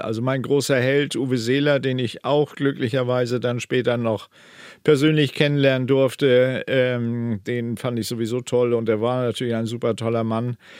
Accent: Hamburg, Germany; Ja, Großlottbek sagt es schon, da bin ich aufgewachsen. Ich bin früher immer mit meinem Fahrrad ganz viel an die Elbe gefahren.

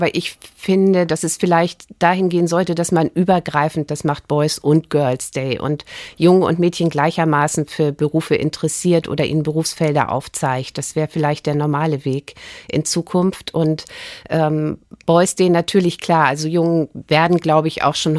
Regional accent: Reinfeld, Schleswig-Holstein, Germany; Also ich liebe Schleswig-Holstein, Stormarn, meinen Heimatort Rheinfeld. Ich wohne gern dort.

